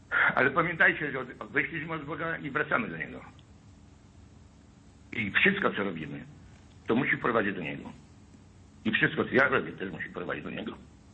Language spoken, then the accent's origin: Polish; Piotrków Trybunalski, Łódź Voivodeship, Poland; Bo ja jestem z Piotrkowa Trybunalskiego.